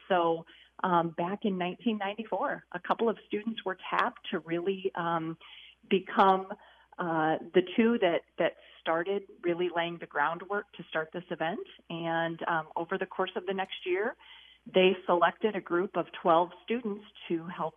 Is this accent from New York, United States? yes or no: no; Garner, Iowa, United States; So I'm from North Central Iowa, Garner, Iowa.